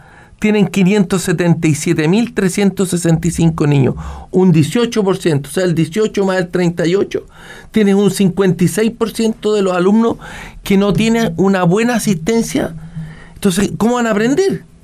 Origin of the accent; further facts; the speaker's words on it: Chile; Somos todos chilenos